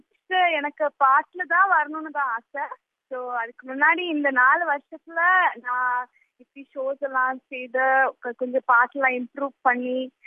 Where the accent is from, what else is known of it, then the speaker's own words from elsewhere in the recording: Kochi, Kerala, India; நான் பிறந்து வளர்ந்தது கேரளால கொச்சின்ற ஊர்ல.